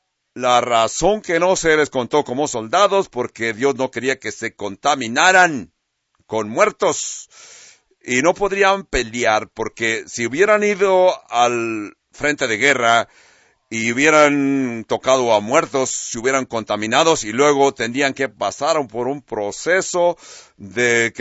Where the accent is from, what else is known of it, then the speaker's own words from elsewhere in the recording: California, United States; yo cuando crecí en California teníamos en la vecindad una familia